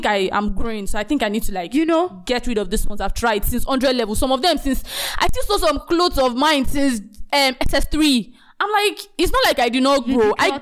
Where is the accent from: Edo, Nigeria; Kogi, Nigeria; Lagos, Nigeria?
Lagos, Nigeria; Apapa; we grew up in Apapa, the port side, we're very, very open to thrift.